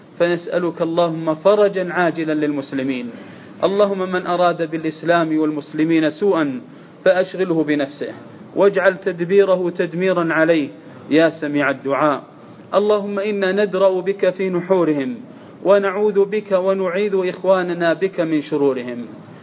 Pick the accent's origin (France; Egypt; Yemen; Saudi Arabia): Saudi Arabia; واحفظ علينا في بلادنا المملكة العربية السعودية أمننا واستقرارنا